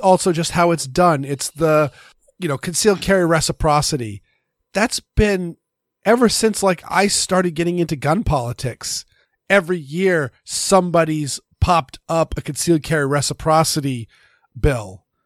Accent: Portland, Maine, United States; it was illegal in my home state of Maine, though, again, it was super duper duper rare. At least, I mean, I'm from Portland

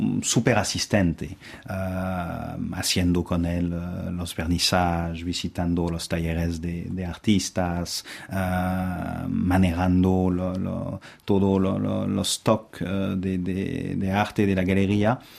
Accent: France; Spanish is a second language; now in Lima, Peru; Es decir que en Lima, como, bueno, francés, primero la corrida es fabulosa.

